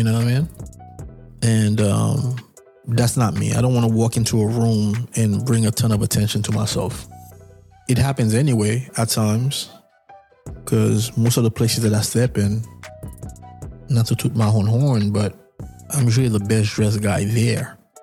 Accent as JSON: {"language": "English", "town": "Bronx", "region": "New York", "country": "United States", "tie": "born there", "said": "people assume that because I was born in the Bronx, I'm a Yankees fan."}